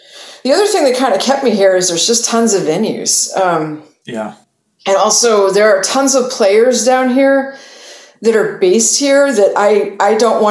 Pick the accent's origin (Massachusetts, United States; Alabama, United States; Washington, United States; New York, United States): Massachusetts, United States; Westwood; Yeah, I grew up in Westwood. right next to Dedham. We moved there when I was three.